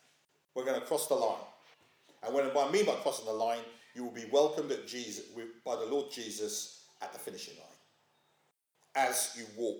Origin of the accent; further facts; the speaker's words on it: United Kingdom; Yeah, we're British.